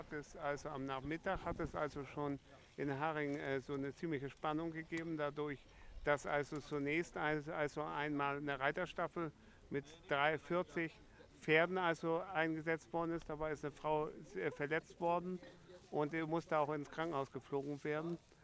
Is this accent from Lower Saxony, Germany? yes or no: yes; Dannenberg, Lower Saxony, Germany; ich komme aus Dannenberg